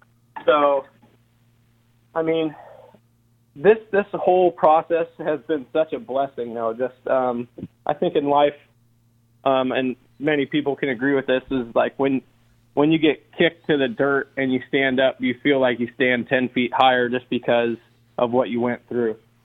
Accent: Seattle, Washington, United States; I got this huge opportunity now with the Seahawks, my hometown.

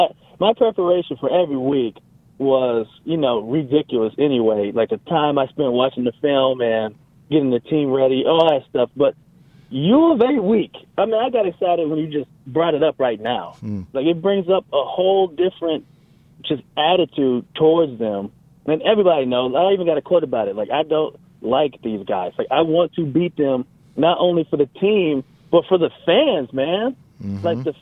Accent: California, United States; And nobody asked me that question because I came from California. So I only knew about the USC-UCLA rivalry.

